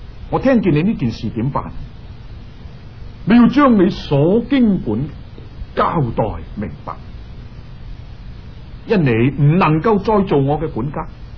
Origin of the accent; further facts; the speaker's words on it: Guangdong, China; 我哋广东人话佢大卖大包，